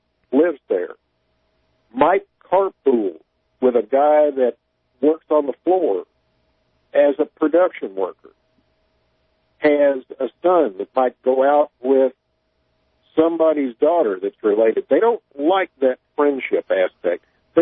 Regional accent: Nashville, Tennessee, United States; my hometown, Nashville, Tennessee

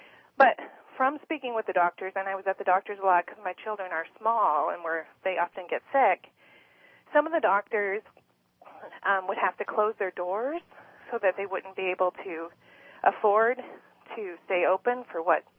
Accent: United States; I am an American, but I spent the last 4 years living in Germany.

